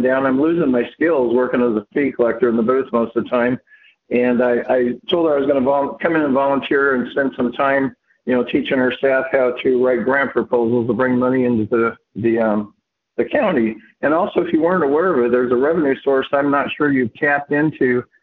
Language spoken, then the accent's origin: English; Vancouver, Washington, United States; And I grew up in Vancouver District from first grade through ninth grade. So I'm well versed in the local schools.